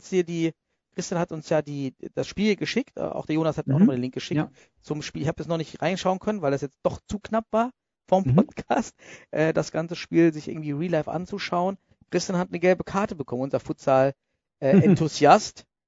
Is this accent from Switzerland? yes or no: no; East Germany, Germany; Ich als Ossi kenne Fetzen, den Begriff. Ich hätte den hier im Westen noch nie gehört.